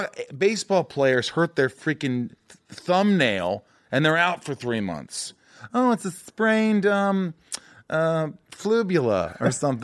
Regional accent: Indiana, United States; I grew up in Indiana, and I was fine. I used to go to camp in Canada

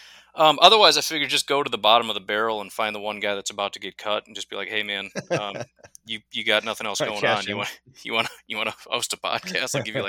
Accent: Northern US, United States; I'm a Northerner and I like sweet cornbread and super moist, not dry, crumbly nonsense.

